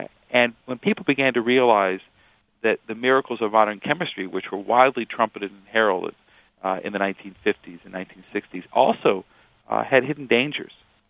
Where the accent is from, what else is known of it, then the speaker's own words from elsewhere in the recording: Urbana, Illinois, United States; I remember being on campus at the time in the 1960s, growing up in Urbana, Illinois